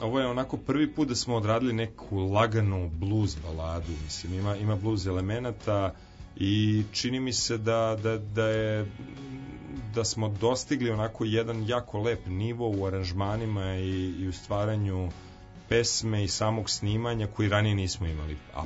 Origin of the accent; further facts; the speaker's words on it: Vrbas, Vojvodina, Serbia; bend je nastao u Vrbasu, u mom rodnom gradu